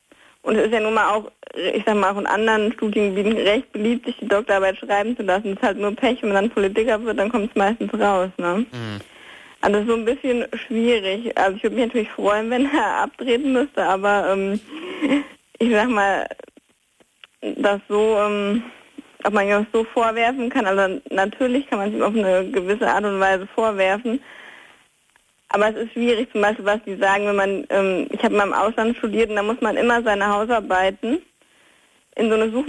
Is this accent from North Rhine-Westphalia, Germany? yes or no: no; Marburg, Hesse, Germany; Ich komme auch hier aus der Marburger Region.